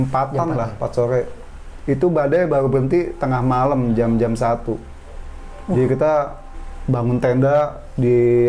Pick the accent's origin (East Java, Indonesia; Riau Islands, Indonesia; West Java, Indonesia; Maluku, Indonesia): West Java, Indonesia; Linggarjati; Kebetulan kan kampung halaman gue di Linggarjati.